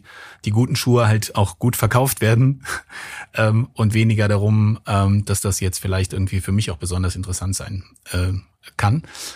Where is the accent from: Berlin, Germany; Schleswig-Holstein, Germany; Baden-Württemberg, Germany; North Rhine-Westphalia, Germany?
North Rhine-Westphalia, Germany; Cologne; born there; ich habe eben schon gesagt, 1969 geboren in Köln.